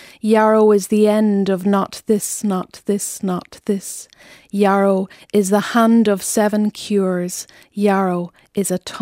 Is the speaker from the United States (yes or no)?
no; County Donegal, Ireland; So the story that I grew up with in Northwest Donegal